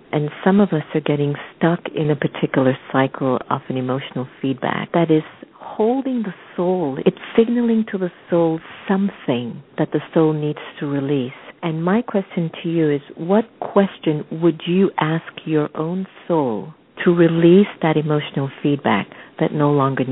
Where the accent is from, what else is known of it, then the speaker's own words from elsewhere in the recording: United States; coming from an Eastern perspective, I'm half Indian, half African, and I'm brought up in the U.S.